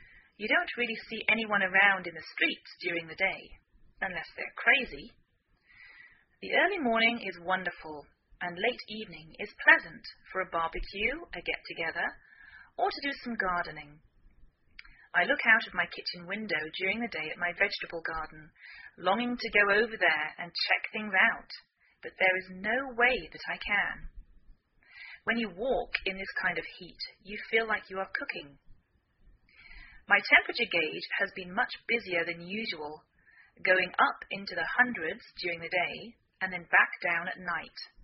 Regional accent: England, United Kingdom; now in United States; I'm English.I live in the northwest of the United States

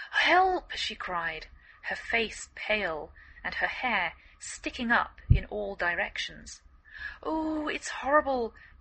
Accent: England, United Kingdom; now in United States; I'm English, I live in the northwest of the United States.

